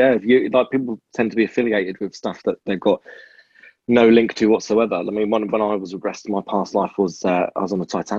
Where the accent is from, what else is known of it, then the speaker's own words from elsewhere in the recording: United Kingdom; Well, we're British, so we're pretty much the fucking same thing.